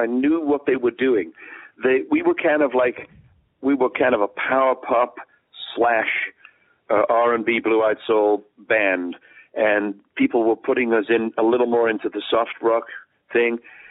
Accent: Liverpool, North West England, United Kingdom; And truthfully, if you think about … I'm from Liverpool

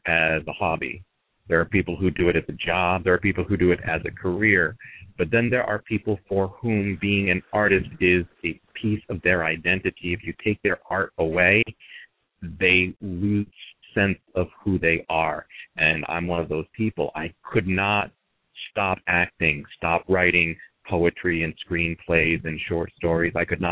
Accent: Providence, Rhode Island, United States; I'm being from Providence, Rhode Island. We've got a very strong slam team.

